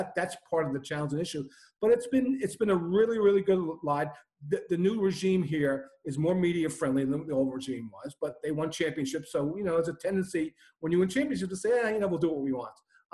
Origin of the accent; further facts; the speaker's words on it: United States; part of it was because I'm an American and he's Canadian.